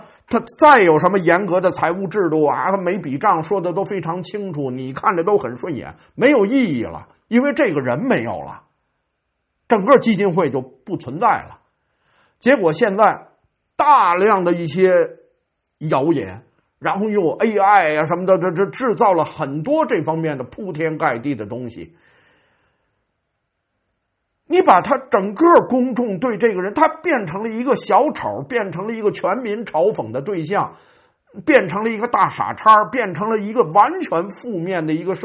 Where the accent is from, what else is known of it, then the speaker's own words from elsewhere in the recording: Beijing, China; 因为我们北京人吧，确实有这么个毛病了，有时候爱吹个牛，爱说个大话啊